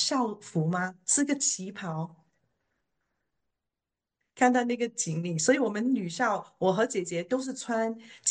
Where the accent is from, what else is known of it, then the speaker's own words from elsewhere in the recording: Hong Kong; 那我爸爸那个时候在广州，所以我们大部分在香港读书长大。那前面的14年都是每年假期就去回广州去看爸爸